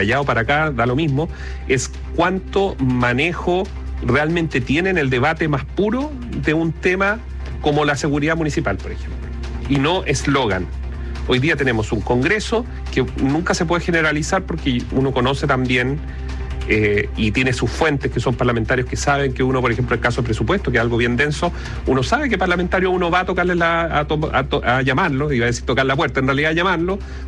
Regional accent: Chile; como ciudadanos, como chilenos

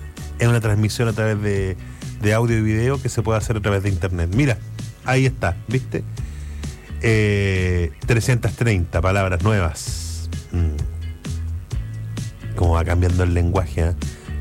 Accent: Chile; Que no comúnmente, reitero, nos afectan a nosotros como chilenos

